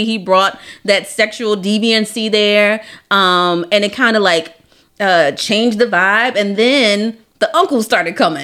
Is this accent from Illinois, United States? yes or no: no; Washington, District of Columbia, United States; For me, I grew up in Chocolate City. I grew up in D.C. I had all Black teachers.